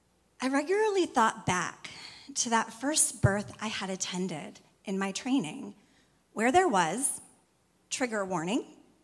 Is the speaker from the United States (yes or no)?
yes; Washington, United States; because I was from Washington State, the state in the U.S. with the highest home birth rate